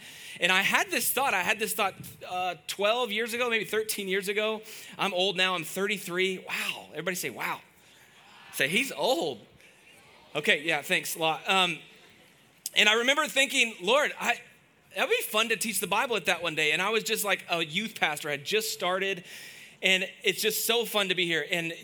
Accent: Waco, Texas, United States; I can remember I grew up in Waco, and I chased a Baylor girl around.

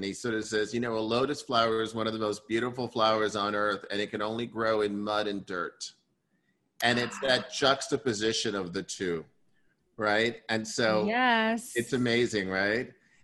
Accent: New York, United States; I was born and raised in New York.

